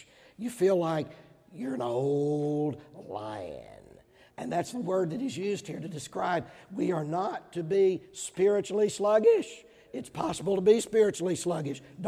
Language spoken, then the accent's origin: English; Georgia, United States; Now, I grew up in Georgia. Everybody knows people from Alabama and Georgia have the blessing of a beautiful southern accent.